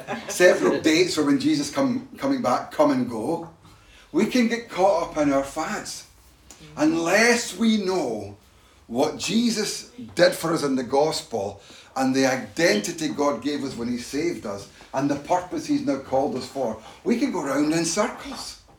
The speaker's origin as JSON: {"language": "English", "town": "Glasgow", "region": "Scotland", "country": "United Kingdom", "lives_now": "Paisley, United Kingdom", "said": "I'm a Glaswegian, I never used to speak like this. I've been taught how to speak in a way that people can understand most of it, if not all of it. Prior to living in Paisley, we lived in Glasgow."}